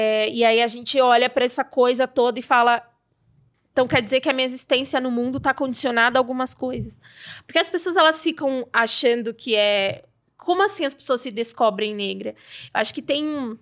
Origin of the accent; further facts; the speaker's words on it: Bahia, Brazil; Eu sou baiana